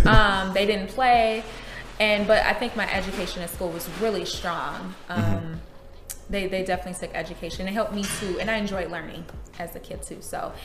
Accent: Detroit, Michigan, United States; Yes, I'm from Detroit. So it was cold. It's nice to be down here because it's a bit warmer.

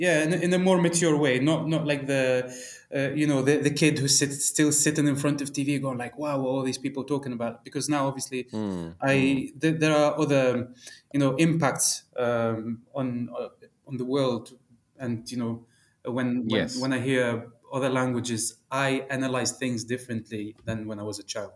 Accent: Tunisia; born there; English is a second language; I was born in Tunisia, so I didn't have the same exposure to people from other nationalities because, you know, Tunisia doesn't have a lot of metropolitan cities like London, Paris, etc.

